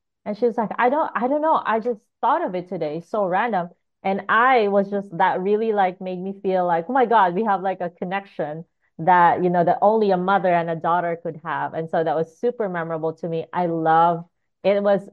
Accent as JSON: {"language": "English", "country": "Philippines", "said": "Like, I'm Filipina. I love cooking Filipino food for my friends"}